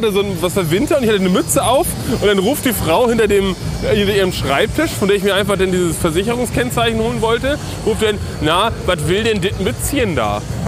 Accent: Marne, Schleswig-Holstein, Germany; also born or lived in Berlin; Und da, wo ich herkomme, da in Marne

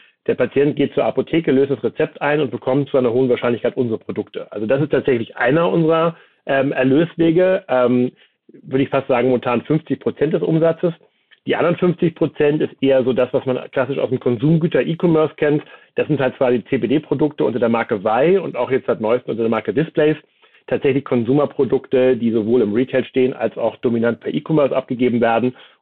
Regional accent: Flensburg, Schleswig-Holstein, Germany; Flensburger

